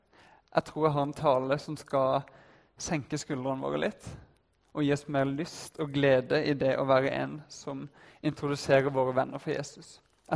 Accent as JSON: {"language": "Norwegian", "town": "Kristiansand", "region": "Agder", "country": "Norway", "lives_now": "Oslo, Norway", "said": "Jeg er opprinnelig fra Kristiansand, som dere kanskje hører."}